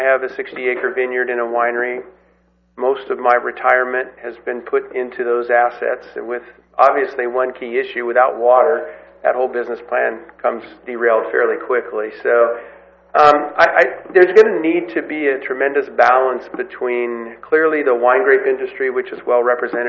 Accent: Bakersfield, California, United States; In most cases, I came from Bakersfield

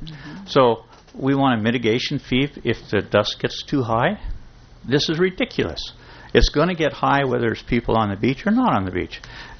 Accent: Atascadero, California, United States; I'm from Atascadero, and I enjoy your city very much.

